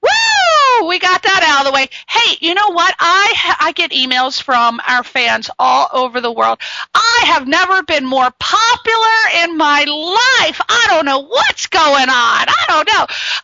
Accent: East Coast, United States; I'm from the East Coast. We're all like this.

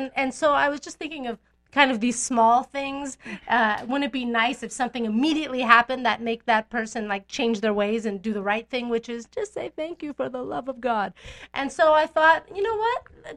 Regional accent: Hollywood, California, United States; born there; I feel like there's a reason why I was born in Hollywood.

